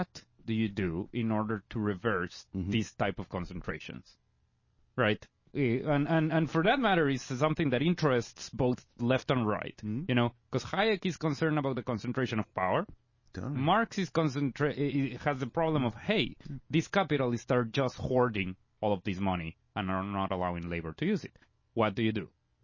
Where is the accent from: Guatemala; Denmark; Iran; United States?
Guatemala; If you want a reference, Guatemala, my home country, one of the most unequal places I've been, is 52.